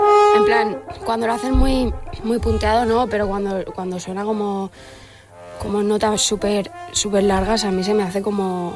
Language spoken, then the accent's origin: Spanish; Spain; also born or lived in Barcelona; Pero no, soy de aquí de España.